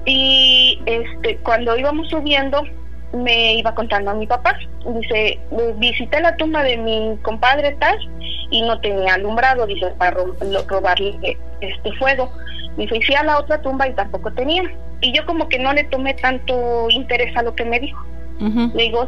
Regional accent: Puebla, Mexico; now in Michigan, United States; De Puebla.

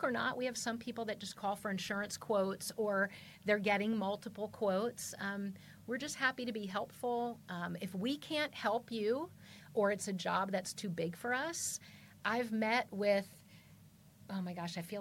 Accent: East Coast, United States; moved away; as a transplant, again, to bring this full circle, I'm from the East Coast.

